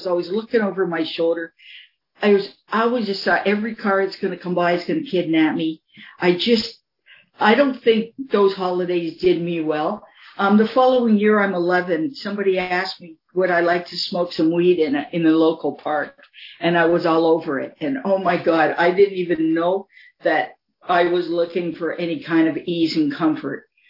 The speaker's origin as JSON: {"language": "English", "town": "Toronto", "region": "Ontario", "country": "Canada", "tie": "born or raised there", "said": "I grew up in Toronto"}